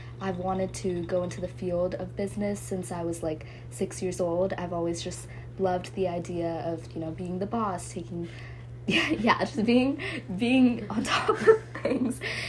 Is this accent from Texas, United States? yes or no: yes; Texas, United States; I'm from Texas. I'm also 16.